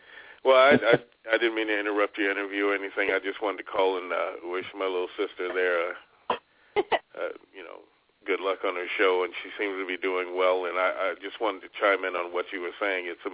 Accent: Los Angeles, California, United States; I grew up in South Central Los Angeles, so.

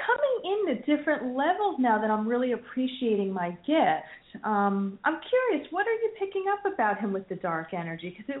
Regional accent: New Jersey, United States; I'm from New Jersey.

